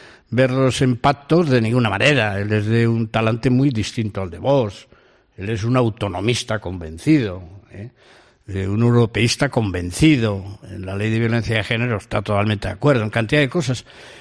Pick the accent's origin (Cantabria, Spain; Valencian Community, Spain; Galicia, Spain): Cantabria, Spain; born there; yo, que además hablo casi bable, porque los que nacimos en el Nansa, utilizamos la U cuando estamos hablando entre nosotros, la H es la J